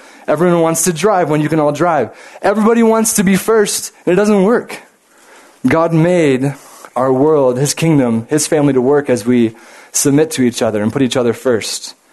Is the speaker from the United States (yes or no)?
yes; United States; Are you crazy? I'm an American.